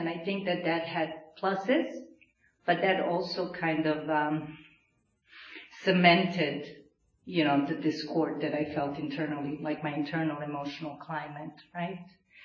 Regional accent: Serbia; English is a second language; I was born and raised in Serbia. I would say it's an alcoholic country.

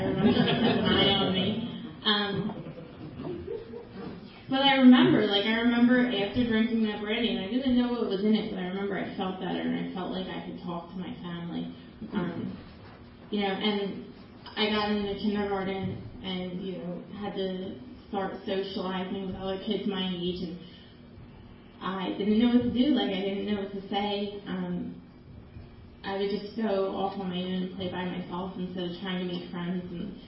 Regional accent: Philadelphia, Pennsylvania, United States; But I'm from Philadelphia. I'm born and raised.

